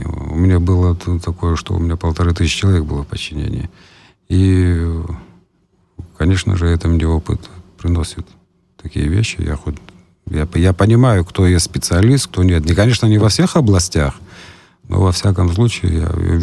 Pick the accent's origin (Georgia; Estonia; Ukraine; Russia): Georgia; Ochamchire, Abkhazia; Я в Чамчирис, я коренной в Чамчирис, я там жил всю жизнь. Вырос в этом городе, закончил школу и всех знаю